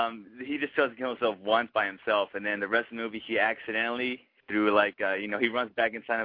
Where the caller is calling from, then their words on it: Vancouver, British Columbia, Canada; I'm from Vancouver, Canada right now.